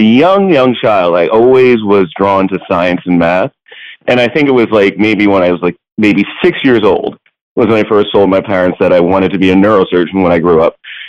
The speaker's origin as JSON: {"language": "English", "town": "Bergenfield", "region": "New Jersey", "country": "United States", "tie": "born or raised there", "also_born_or_lived": "Livingston", "said": "I was born in New Jersey, actually in Livingston, but I grew up in a town in northern Jersey called Bergenfield. It's like an average-sized suburban town, very much like what you would call like normal East Coast American life."}